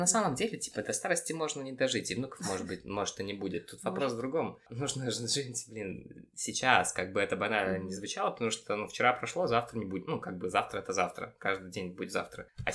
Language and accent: Russian; Babruysk, Mogilev Region, Belarus; also born or lived in Minsk; Я сам родом из Бобруйска, и как бы я вот видел это становление моей семьи, как мы, знаешь, из маленького города, там отец уехал в Москву на заработки, потом вернулся, мы переехали в Минск